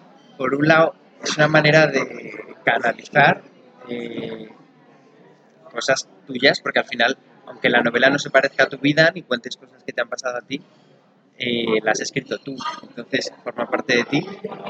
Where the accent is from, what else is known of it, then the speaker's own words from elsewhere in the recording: Madrid, Community of Madrid, Spain; No, soy de Madrid. Lo cual es estupendo porque cuando me preguntan que si es autobiográfico, pues claro, que no, porque yo siempre he vivido en Madrid.